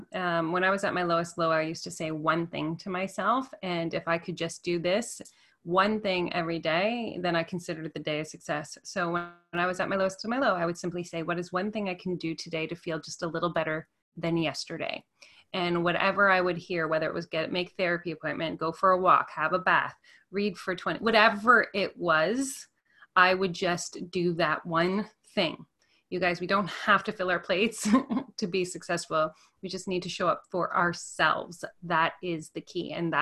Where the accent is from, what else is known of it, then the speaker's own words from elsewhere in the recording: Canada; It's .ca because I'm Canadian.